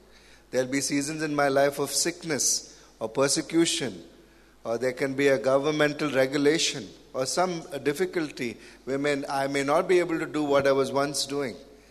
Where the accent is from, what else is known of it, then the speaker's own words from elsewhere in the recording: South India, India; we are from South India, right? The land of dosa and masala dosa and onion dosa and whatever.